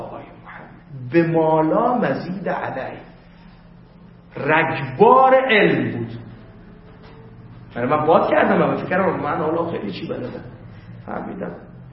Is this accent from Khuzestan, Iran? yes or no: yes; Ahvaz, Khuzestan, Iran; گفت کجا؟ گفتم آقا ما از اهواز اومدیم.